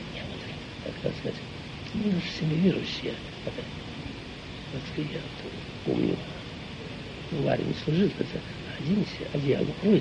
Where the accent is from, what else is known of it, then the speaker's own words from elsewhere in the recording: Subbotino, Kursk Oblast, Russia; born there; Курская область, станция Солнцева, село Субботино. Родился я. 1928 года, помню еще, 20, в апреле месяце.